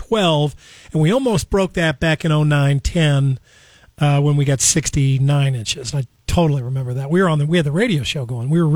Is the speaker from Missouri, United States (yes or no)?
yes; St. Louis, Missouri, United States; Yeah, we didn't get as much. There's no doubt.